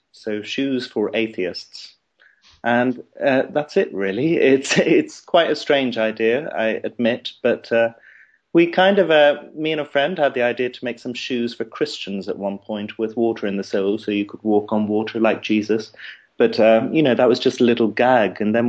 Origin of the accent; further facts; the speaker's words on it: Dublin, Leinster, Ireland; born there; I was born in Ireland, in Dublin, and I studied psychology for many years. But then in my mid-20s, I sold out and went into the advertising industry. And I spent 5 or 6 years in London doing that.